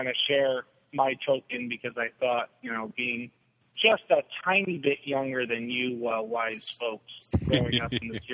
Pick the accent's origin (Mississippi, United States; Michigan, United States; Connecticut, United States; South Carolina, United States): Connecticut, United States; because I grew up in Connecticut and I don't remember anything back there anymore.